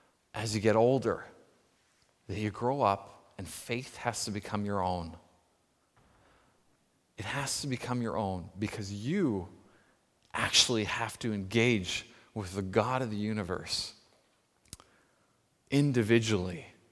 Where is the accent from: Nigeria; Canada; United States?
Canada; Nanaimo, British Columbia; the ship that was docked in Nanaimo in my hometown